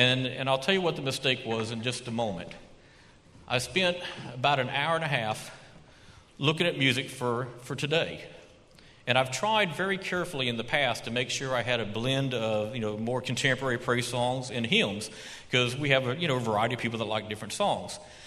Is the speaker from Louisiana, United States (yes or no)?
yes; New Orleans, Louisiana, United States; And I grew up in New Orleans from seventh grade up. Now, you can tell I wasn't born and raised there.